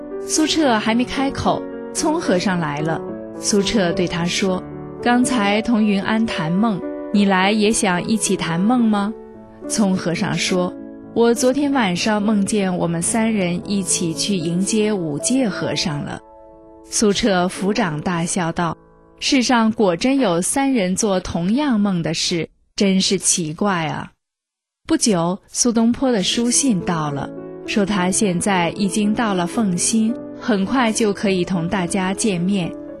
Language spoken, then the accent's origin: Chinese; China; 因为我们中国人几乎每个人都听说过